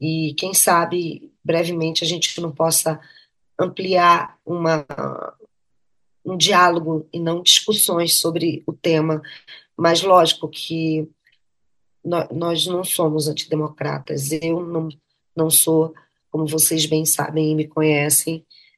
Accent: Belém, Pará, Brazil; also born or lived in Abaetetuba; eu nasci em Abaetetuba, fui criada em Belém do Pará.

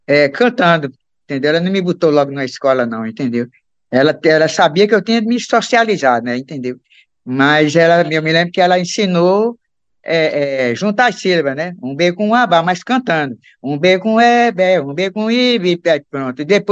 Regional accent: Pernambuco, Brazil; Eu vim do interior de Pernambuco, completamente, entendeu?

